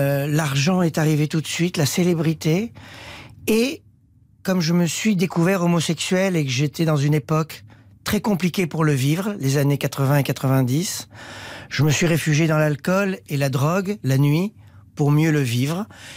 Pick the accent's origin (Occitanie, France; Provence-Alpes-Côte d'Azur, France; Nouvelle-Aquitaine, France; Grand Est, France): Nouvelle-Aquitaine, France; Bordeaux; born there; je suis né en 1968 à Bordeaux